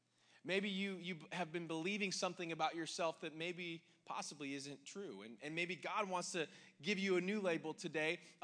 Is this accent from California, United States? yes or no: yes; Bakersfield, California, United States; also born or lived in Las Vegas; now in San Luis Obispo, United States; My wife, Stacy, and I, we are from Bakersfield, California, originally. We moved here.